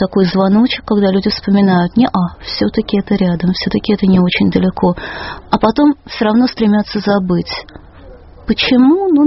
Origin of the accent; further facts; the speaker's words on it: Moscow, Russia; я уверена, что фактически для любого жителя Москвы, я сама москвичка